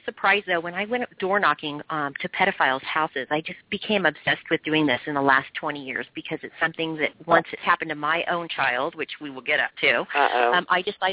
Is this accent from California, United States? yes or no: yes; San Ramon, California, United States; I mean, we live in a really nice neighborhood, and I grew up in San Ramon, and which is a wonderful community